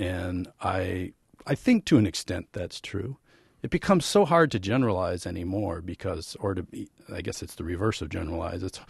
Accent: Wisconsin, United States; And when I go out book touring on the West Coast, as soon as I mention that I'm from Wisconsin.

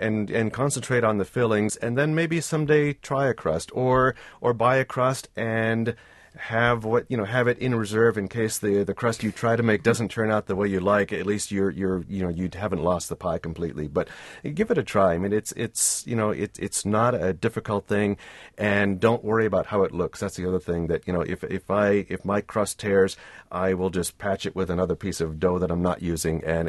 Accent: Massachusetts, United States; now in Wisconsin, United States; I grew up in Massachusetts. Those are all great products from where I came from. And as it turns out, they're great products from here in Wisconsin as well.

